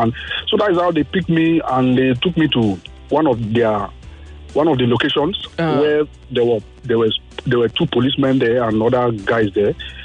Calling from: Ikeja, Lagos, Nigeria; I'm calling from Ikeja.

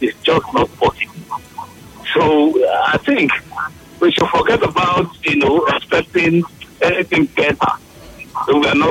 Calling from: Port Harcourt, Rivers, Nigeria; I'm calling from Port Harcourt.

